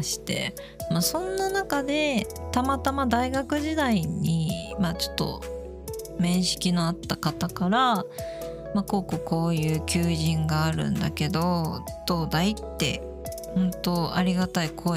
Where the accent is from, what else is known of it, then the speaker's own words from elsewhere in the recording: Gifu, Japan; moved away as an adult; now in Nagoya, Japan; 現在は地元の岐阜を出て1年ほどね、もうすぐ1年なりますけど、名古屋で一人暮らしをしておりますが、